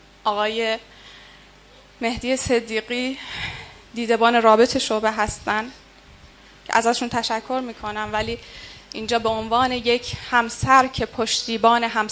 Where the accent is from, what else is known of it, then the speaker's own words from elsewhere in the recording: Bandar Abbas, Hormozgan, Iran; گرمای بندر شاید بعضی وقتا 50 درجه هم بیشتر بشه، برای ما که بندریم خیلی سخته